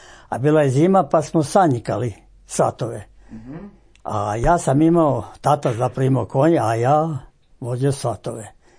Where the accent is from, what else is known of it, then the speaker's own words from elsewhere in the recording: Sirač, Bjelovar-Bilogora County, Croatia; Rođen sam tu u Siraču, školu sam završio tu u Siraču, zanat sam također završio u Siraču, za učenje za kolara